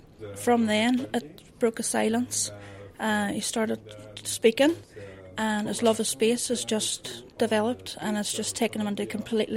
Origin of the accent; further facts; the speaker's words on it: Northern Ireland, United Kingdom; and I'm actually from Northern Ireland.